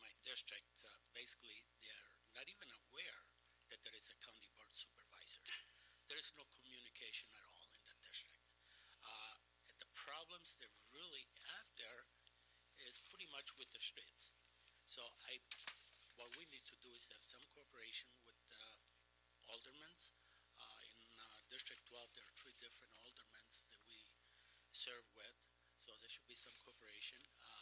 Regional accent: Italy; English is a second language; now in Kenosha, United States; I've been living in Kenosha for almost 50 years. I came from Italy.

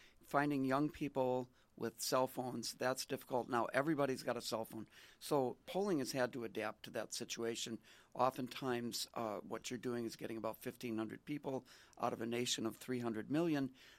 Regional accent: Marshfield, Wisconsin, United States; back in my hometown in Marshfield, Wisconsin

